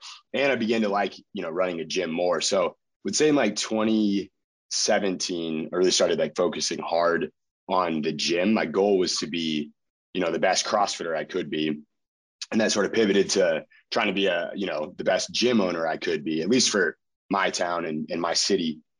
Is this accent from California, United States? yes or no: yes; Chico, California, United States; And I moved back to my hometown of Chico, pretty much my last semester of college